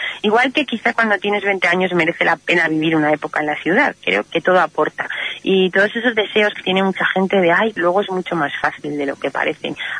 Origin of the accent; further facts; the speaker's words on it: Valencia, Valencian Community, Spain; born there; Sería interesante ver valencianos por aquí, porque yo nací en Valencia y es una tierra muy diferente.